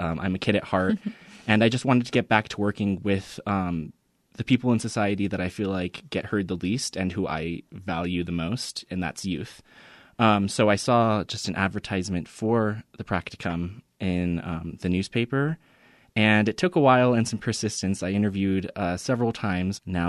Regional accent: Farmington, New Mexico, United States; also born or lived in Las Cruces; I'm originally from Las Cruces. That's where I was born. But at a young age, I moved to Farmington, New Mexico.

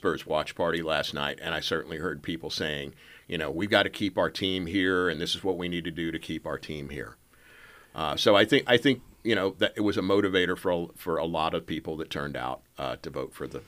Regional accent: Fort Worth, Texas, United States; I grew up in Fort Worth, right?

